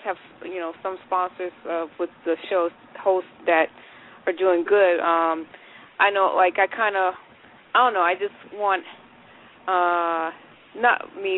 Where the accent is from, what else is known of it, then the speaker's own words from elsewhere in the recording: Connecticut, United States; I'm from Connecticut.